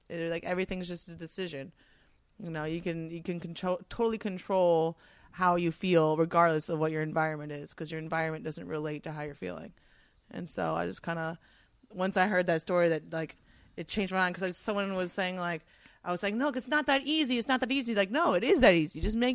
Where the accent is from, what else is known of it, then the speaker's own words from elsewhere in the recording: Venice, California, United States; I grew up on 7th Street.